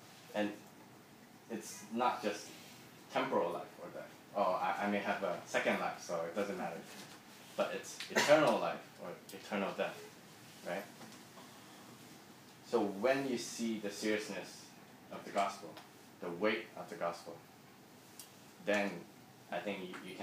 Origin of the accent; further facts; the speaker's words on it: Malaysia; He's also Malaysian. I'm Malaysian.